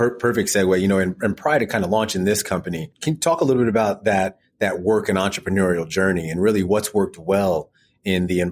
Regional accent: Ann Arbor, Michigan, United States; I can't go that far because I'm from Ann Arbor.

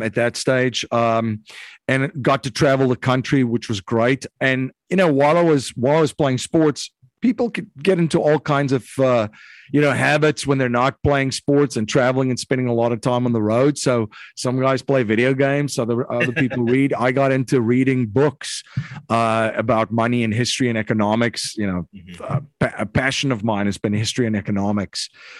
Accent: South Africa; now in United States; I'm originally from South Africa. So okay. Living in the U.S. now in Bucks County currently, Pennsylvania. And I came to the U.S. actually 20 years ago.

